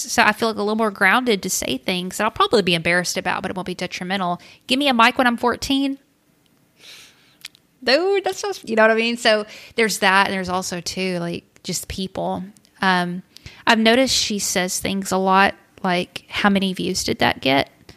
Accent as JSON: {"language": "English", "region": "the South", "country": "United States", "tie": "born or raised there", "said": "I grew up in Southern Bible Belt, Christian, blah, blah, whatever. And that's a very narrow worldview."}